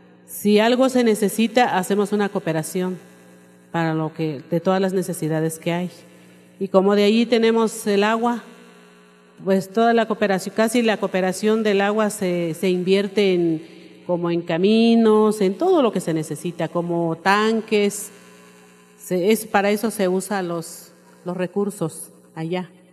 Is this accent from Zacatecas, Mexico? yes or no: no; Alcanfores, Chiapas, Mexico; Yo soy de Alcanfores, la ranchería Huitepeque Alcanfores.